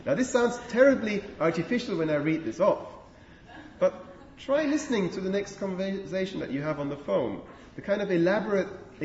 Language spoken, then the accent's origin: English; Switzerland; I grew up in Switzerland, so I know a little bit about that.